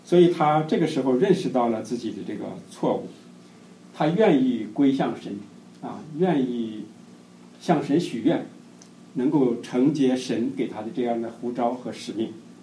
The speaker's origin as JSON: {"language": "Chinese", "country": "China", "moved": "yes", "lives_now": "United States", "said": "我们从大陆来的这个年轻人要认识神是非常的困难。我自己就是一个例子，我来美国以后，都到我2005年来美国"}